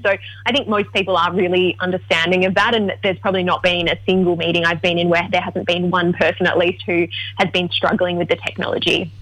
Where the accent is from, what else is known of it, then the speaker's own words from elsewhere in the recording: Melbourne, Victoria, Australia; now in Sydney, Australia; I'm from Melbourne, so I often talk about AFL players, and in Sydney everyone's like, what are you on about?